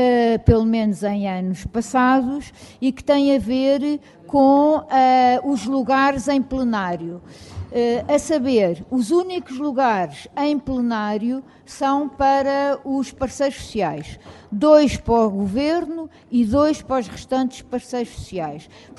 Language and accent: Portuguese; Lisbon, Portugal; Eu, como sou de Lisboa, tenho essa facilidade também